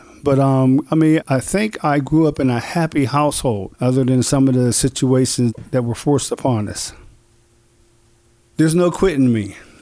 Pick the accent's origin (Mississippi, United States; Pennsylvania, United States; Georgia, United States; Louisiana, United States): Pennsylvania, United States; McKeesport; also born or lived in Chicago / Los Angeles; I'm a lifelong resident of McKeesport. I've been here all my life, born and raised in McKeesport.